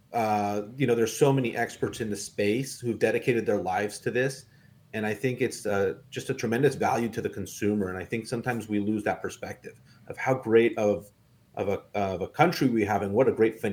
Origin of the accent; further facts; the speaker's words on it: Mexico City, Mexico; moved away as an adult; now in United States; I'm originally from Mexico City. I moved here for college, was about 19 years old.